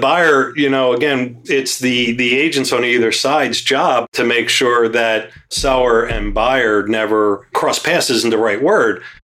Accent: Philadelphia, Pennsylvania, United States; We're in the suburbs here, but I grew up in Northeast Philadelphia. I literally lived two doors away from a train station on a busy road.

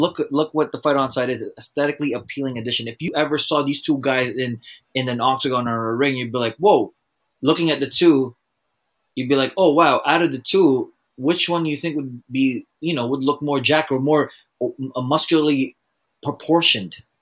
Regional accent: Canada; Canadian, so GSP Canadian, I'm Canadian, Robbie's Canadian.

